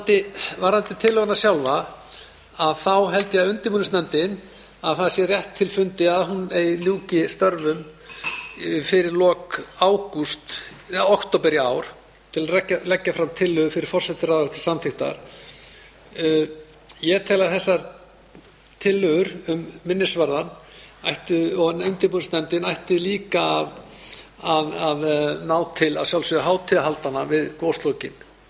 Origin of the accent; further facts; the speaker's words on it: Vestmannaeyjar, Southern Region, Iceland; born there; Ég er sjálfur fæddur í Vestmannaeyjum og var 3.5 árs upp á dag þegar gosið hófst